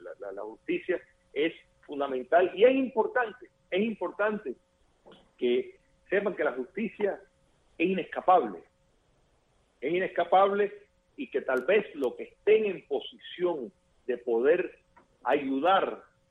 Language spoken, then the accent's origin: Spanish; Cuba; moved away; los cubanos que vivimos fuera del territorio nacional, que seguimos siendo cubanos y Cuba sigue siendo nuestra patria porque la llevamos dentro.